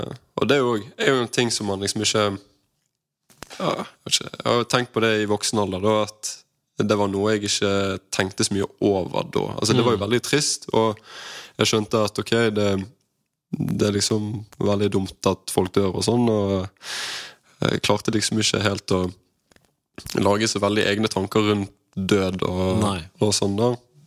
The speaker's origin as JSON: {"language": "Norwegian", "town": "Sotra", "region": "Vestland", "country": "Norway", "tie": "born or raised there", "said": "Jeg vokst opp på en øy utenfor Bergen som heter Sotra, med to foreldre og tre søsken. Og vi bodde ganske landlig til, og stor uteplass"}